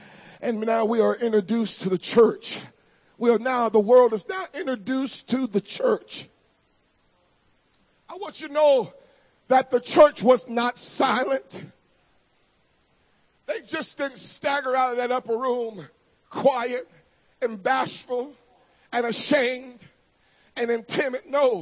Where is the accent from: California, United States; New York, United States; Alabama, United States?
California, United States; Now, I was raised in California practically half of my life. And we would get wildfires, man.